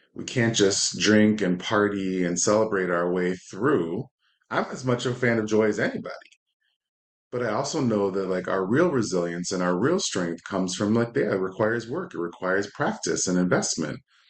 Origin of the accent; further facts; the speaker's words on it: Chicago, Illinois, United States; As Emiko said, I come from Chicago.